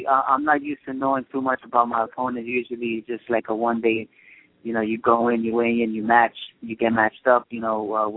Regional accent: Bronx, New York, United States; I'm a city kid. I'm a Bronx kid. I grew up in the Bronx

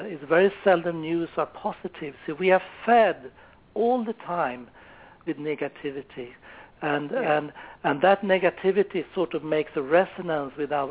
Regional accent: Sweden; When I grew up in Sweden, and we had practices once a week to go down in the bomb shelter if there was a nuclear explosion, atomic bomb.

